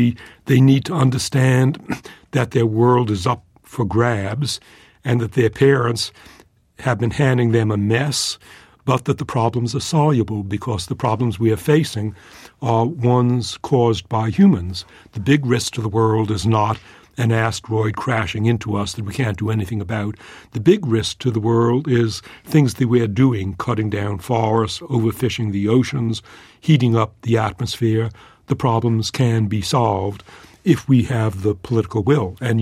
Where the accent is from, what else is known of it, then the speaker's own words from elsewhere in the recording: Boston, Massachusetts, United States; I'm glad to be with you back in my hometown where I grew up.